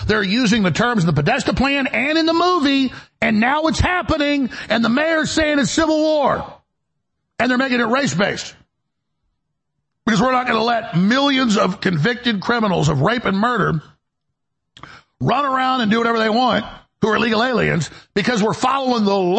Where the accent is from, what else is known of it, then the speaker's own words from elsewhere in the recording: the South, United States; So I'm from the South.